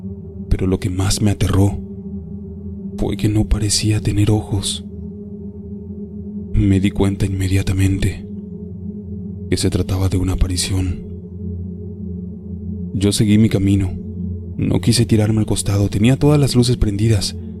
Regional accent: Santa Fe, Argentina; Soy de Santa Fe, Argentina.

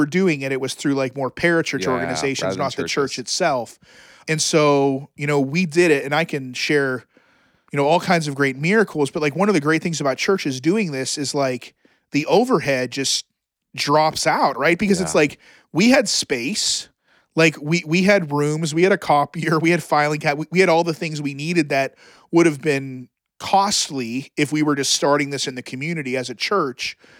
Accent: Youngstown, Ohio, United States; I mean, I grew up in Northeast Ohio. Youngstown, Ohio is a diverse, like, African-American.

